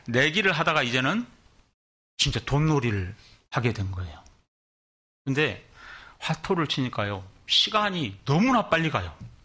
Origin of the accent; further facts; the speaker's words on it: Mokpo, South Jeolla, South Korea; 제가 중학생 때 전라도 목포가 고향인데 중학생 때 겨울방학이 됐어요.